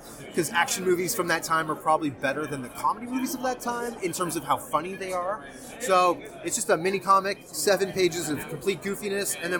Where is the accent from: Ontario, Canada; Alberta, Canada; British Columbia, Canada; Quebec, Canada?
Ontario, Canada; Toronto; We're from Toronto, Canada.